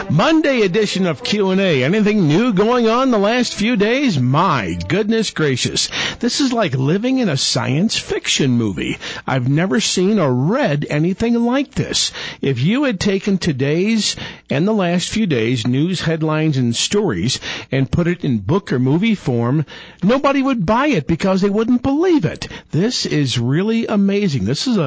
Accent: St. Louis, Missouri, United States; I know from my hometown of St. Louis, when we got a nasty, nasty blizzard back in 82

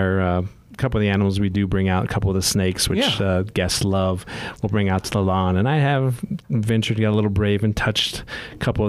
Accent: Michigan, United States; now in Phoenix, United States; I come from Michigan, we don't have those things.

